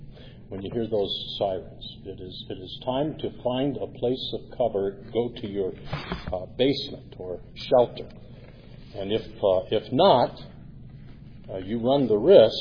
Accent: Michigan, United States; I grew up in Michigan, and about this time of year, in that part of the country, maybe a little later, you start thinking about tornadoes.

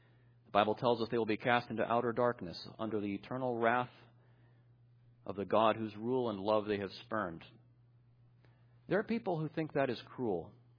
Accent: New York, United States; I grew up in a lovely little spot called upstate New York, and I had a fantastic family and a fantastic group of friends.

